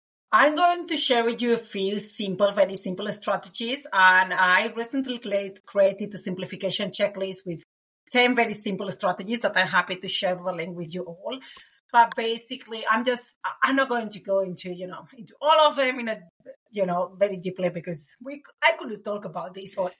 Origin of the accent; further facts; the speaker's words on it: Spain; English is a second language; now in Auckland, New Zealand; as you can all hear in my lovely accent, I am from Spain, but I live in Auckland, New Zealand.